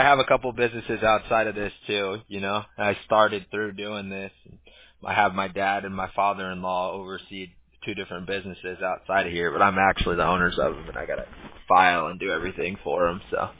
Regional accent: United States; Yeah, no, I'm from the States. We're all from the States.

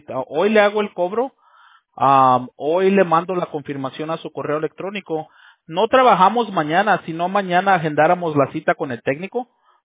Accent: United States; born there; Yo soy mexicano. Soy nacido a en los Estados Unidos, ¿verdad? Pero mis papás son mexicanos.

